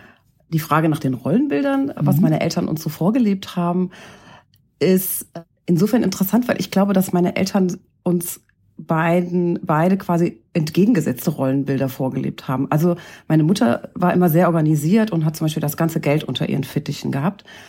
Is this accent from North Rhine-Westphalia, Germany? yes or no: no; Hesse, Germany; born or raised there